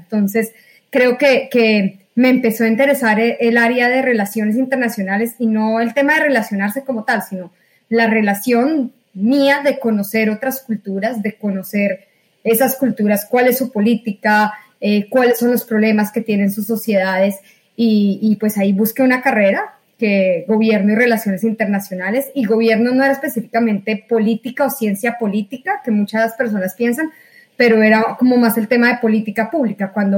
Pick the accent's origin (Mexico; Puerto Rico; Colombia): Colombia; moved away; yo creo que mi pasión empezó cuando estaba en mi país, cuando estaba en Colombia hace ya 17 años. Dejé Colombia físicamente, pero nunca en mi corazón y en mi mente